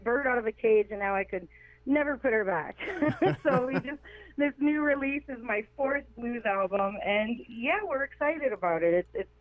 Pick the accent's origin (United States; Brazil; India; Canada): Canada; Wikwemikong, Ontario; I grew up in Wequimcong Reserve up in Canada, Ontario, Canada. I grew up on an island, and I'm First Nations. I'm Ojibwe Potawatomi